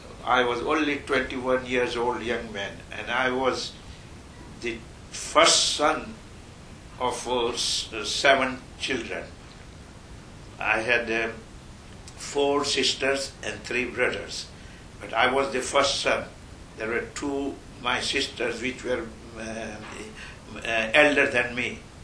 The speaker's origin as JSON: {"language": "English", "town": "Tarkeshwar", "region": "Gujarat", "country": "India", "said": "I'm from Tarkeshwar village, which is 40 miles away from Surat, the city."}